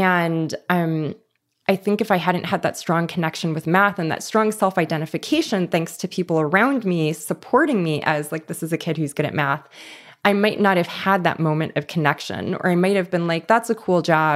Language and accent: English; Los Angeles, California, United States; I grew up in East Los Angeles, and we actually had to drive all the way to the West Side.